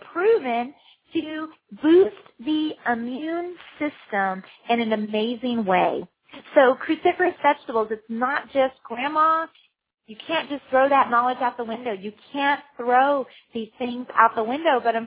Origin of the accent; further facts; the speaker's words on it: Texas, United States; I'm from Texas, so they were doing collard greens and all this crazy stuff